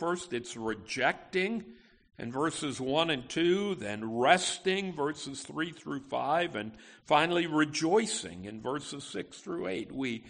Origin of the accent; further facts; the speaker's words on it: Schenectady, New York, United States; where I grew up in Schenectady, New York.